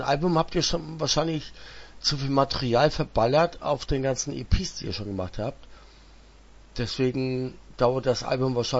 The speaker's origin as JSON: {"language": "German", "region": "Schleswig-Holstein", "country": "Germany", "said": "ich komme aus Nordfriesland"}